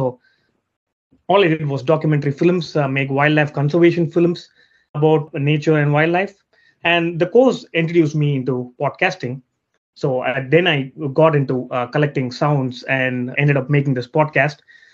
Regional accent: South India, India; moved away as an adult; now in New Zealand; So I'm originally from India, South India, and then I came to New Zealand to study.

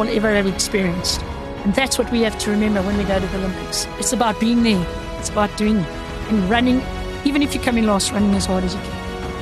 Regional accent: Eastern Cape, South Africa; I grew up in the Eastern Cape.

